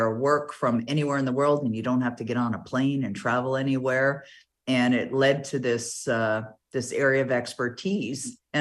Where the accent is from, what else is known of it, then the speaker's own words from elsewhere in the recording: Toronto, Ontario, Canada; I was born and raised in Toronto